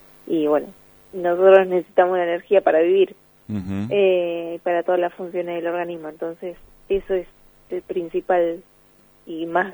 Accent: Mones Cazón, Buenos Aires Province, Argentina; somos de Mones Cazón. Sí, pertenecemos al partido de Pehuajó.

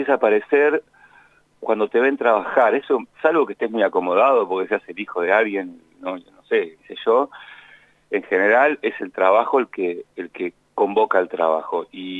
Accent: La Plata, Buenos Aires Province, Argentina; Yo soy de La Plata, yo nací acá, me crié acá y vivo acá.

